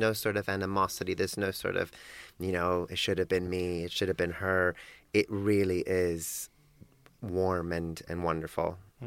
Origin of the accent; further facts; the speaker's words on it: Australia; moved away; also born or lived in Hamburg, Germany; I had lived in Hamburg for about 6 years, wow, on and off, when I moved from Australia to Hamburg.